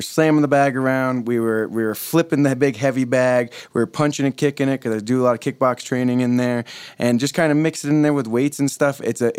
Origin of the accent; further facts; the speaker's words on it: Vermont, United States; moved away; Honestly, I love the weather here. I'm from Vermont.